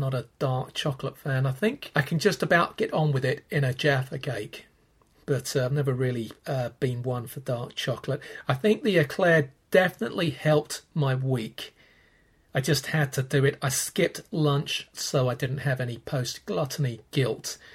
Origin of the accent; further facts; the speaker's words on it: Clapham North, London, United Kingdom; which is about 10-15 minutes from where I grew up in Clapham North. And growing up in Lambeth in the late 70s, the area had lots of bomb-damaged sites